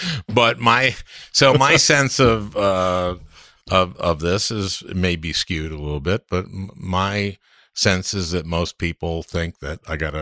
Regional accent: St. Louis Park, Minnesota, United States; I grew up in St. Louis Park, and everybody in Minnesota knows what St. Louis Park is.

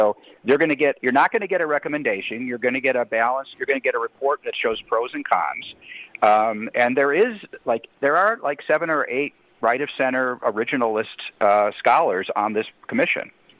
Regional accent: Chicago, Illinois, United States; What's happened, what it used to be like growing up in Chicago, that's what it's like in D.C. now.

